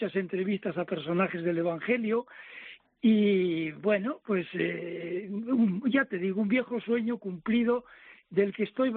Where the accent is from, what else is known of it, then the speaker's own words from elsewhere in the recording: Burgos, Castile and León, Spain; Bueno, pues en mi pueblo, en Burgos, siempre se dice influyente.